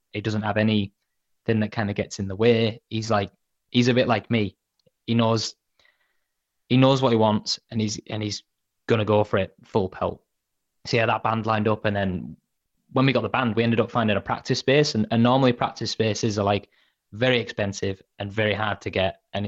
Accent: England, United Kingdom; I'm English

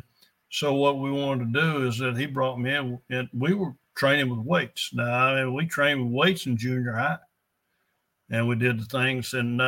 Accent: El Dorado, Arkansas, United States; he was raised in Fort Dyce. I was raised in El Dorado.

